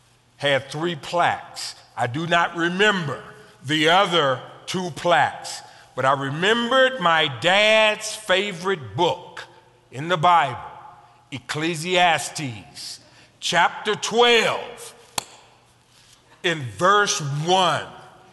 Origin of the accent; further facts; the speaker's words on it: United States; where are you from? I said, I'm from America.